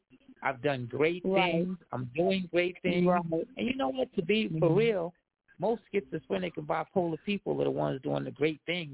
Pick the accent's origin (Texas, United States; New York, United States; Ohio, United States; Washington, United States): New York, United States; Brooklyn; now in Myrtle Beach, United States; And I'm Brooklyn, New York, by way to Myrtle Beach.